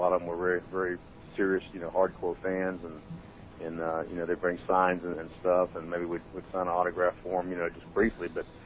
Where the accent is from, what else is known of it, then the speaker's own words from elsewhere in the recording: Greensboro, North Carolina, United States; also born or lived in Myrtle Beach; When I left Myrtle Beach, I moved back to my hometown of Greensboro, which is about 90 miles from Charlotte